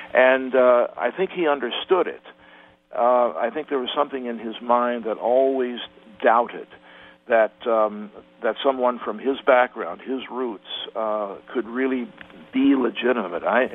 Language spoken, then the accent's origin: English; Hannibal, Missouri, United States; I come from Hannibal